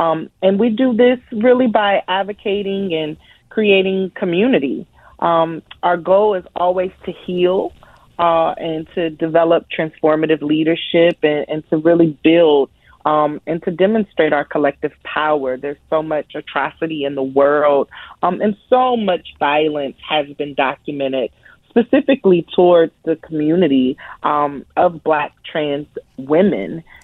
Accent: Columbus, Ohio, United States; Yeah, I'm from the 614. I'm a 614 girl all day.

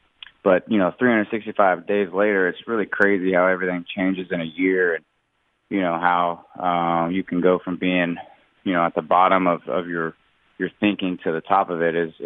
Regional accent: Charleston, West Virginia, United States; I grew up in Charleston, West Virginia. It's just like 3.5 hours down the road.

